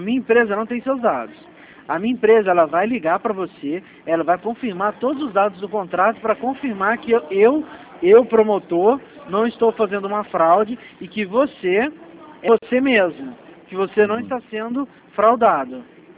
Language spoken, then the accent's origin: Portuguese; Minas Gerais, Brazil; Eu sou mineiro.